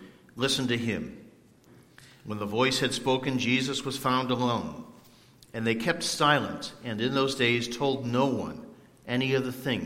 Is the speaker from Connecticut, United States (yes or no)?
yes; Meriden, Connecticut, United States; And when I think about heights, I think about a place in my hometown. And since we're so close to Meriden, probably some of you are familiar with Castle Craig.